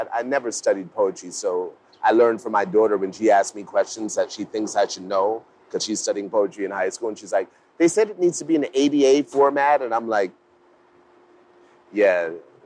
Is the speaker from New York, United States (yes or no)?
yes; Newburgh, New York, United States; I used to be like, I'm from Newburgh, and maybe, you know, 1 out of 100 people would know of Newburgh, and no one would know Beacon.